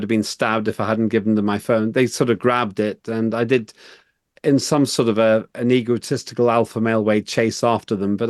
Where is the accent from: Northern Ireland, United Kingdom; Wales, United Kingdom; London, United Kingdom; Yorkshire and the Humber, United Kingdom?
Northern Ireland, United Kingdom; born there; I was born in Northern Ireland, which is one part of the UK, but my parents are Estonian, which is why